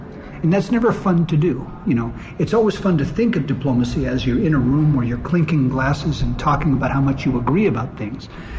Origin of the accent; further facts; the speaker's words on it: Claremont, California, United States; I'm from Claremont, yes, absolutely. I grew up in Claremont, went east to go to school, studied overseas as well. Actually came back to Claremont after 40 years to teach at Pomona College for a couple of years.